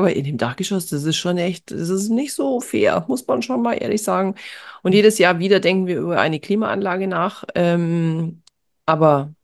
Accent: Augsburg, Bavaria, Germany; Außerdem komme ich aus der Ecke.

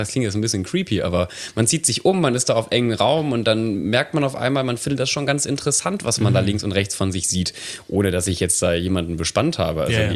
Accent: Nettetal, North Rhine-Westphalia, Germany; Nettetal, das geht rein. Es gibt sogar ein anderes Nettetal, da kommt, glaube ich, Bier und Wasser her, aber das ist nicht das, wo ich herkomme.

